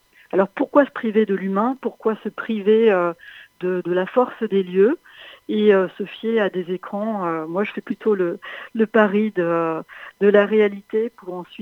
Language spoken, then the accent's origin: French; Auvergne-Rhône-Alpes, France; Je suis reliée à l'eau depuis la Loire près de laquelle je suis née, où j'ai grandi, parce que je suis née en Auvergne.